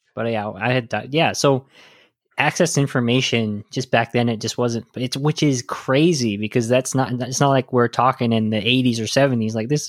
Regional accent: Tuba City, Arizona, United States; But it's problematic for me because I grew up in Tuba City.

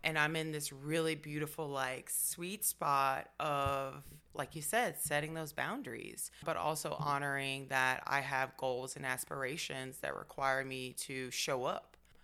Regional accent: Memphis, Tennessee, United States; A little bit. Just a little bit. It's full of character, love. Food is phenomenal. There's a lot of grit and grind in the city.

